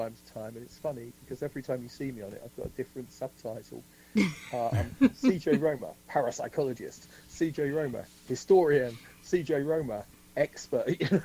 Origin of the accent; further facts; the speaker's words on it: Bury St Edmunds, East of England, United Kingdom; I grew up in Bury St. Edmunds just down the road